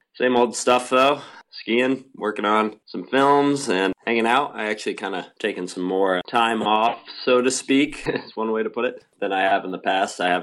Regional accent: Block Island, Rhode Island, United States; now in Los Angeles, United States; I grew up in Block Island, Rhode Island, which is an island in the middle of the ocean, as you know.

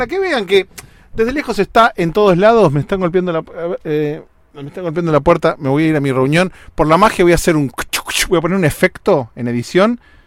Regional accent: Argentina; en mi país, en Argentina

